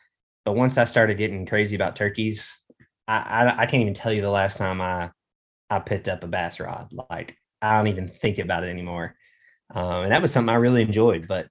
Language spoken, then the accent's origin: English; Arkansas, United States; also born or lived in Colorado; But yeah, man, I grew up here, you know, growing up in Arkansas, like you kind of mentioned, everyone here is a duck hunter.